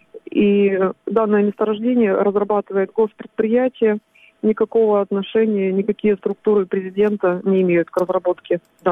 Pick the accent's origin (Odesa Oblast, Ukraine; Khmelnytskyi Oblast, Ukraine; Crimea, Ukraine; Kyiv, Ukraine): Crimea, Ukraine; Поэтому мы, выходцы с Крыма, рассказываем им ситуацию